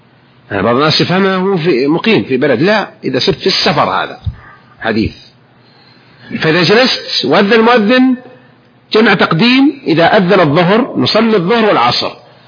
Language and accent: Arabic; Jeddah, Makkah Province, Saudi Arabia; مثلي أنا من أهل جدة